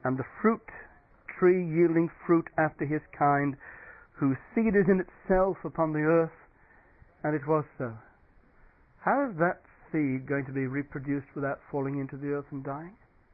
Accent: England, United Kingdom; What does English mean anyway? It's just a posh word for mongrel. We don't know what we are. We're English.

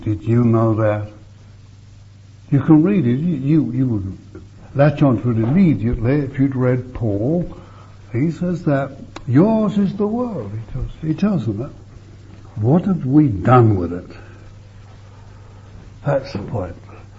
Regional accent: England, United Kingdom; I want you to know I'm not an Englishman. I think I told you yesterday. or was it this morning, I gave up being an Englishman when I got born again, voluntarily. I'm only domiciled here.

